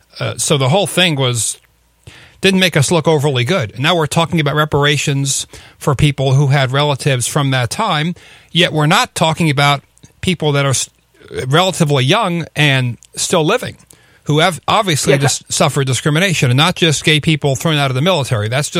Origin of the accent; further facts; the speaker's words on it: United States; something that offends me as an American and as a member of the species Homo sapiens